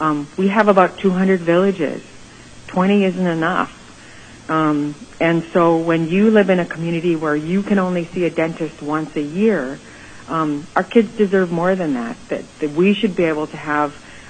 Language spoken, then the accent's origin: English; Bethel, Alaska, United States; My mother, I'm originally from Bethel. My mother's family is from Guginluk, which is on the coast from Bethel. She's Yupik.